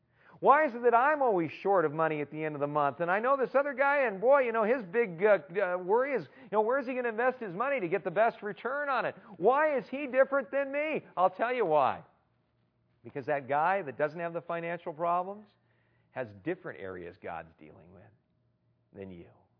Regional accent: California, United States; and where I grew up in California, parties basically happened in a dark, dark place

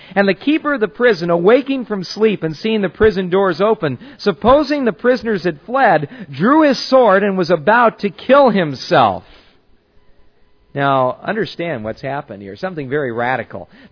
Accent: California, United States; I grew up in Southern California. I knew something about earthquakes.

